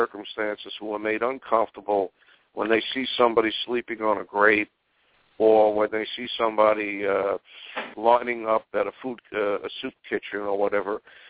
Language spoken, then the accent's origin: English; Brooklyn, New York, United States; it reminds me when I was growing up in Brooklyn